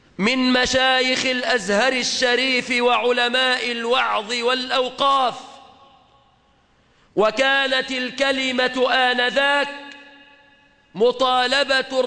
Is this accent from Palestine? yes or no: no; Egypt